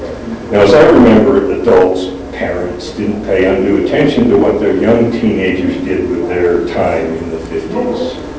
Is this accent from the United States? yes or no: yes; Kaysville, Utah, United States; I grew up in Caseville, and its primary economic engines were growing fruit, mom-and-pop businesses, and Mod Sanders Global Club potato chips. The primary cultural engine was the Mormon Church. Well over 90% of the town was LDS.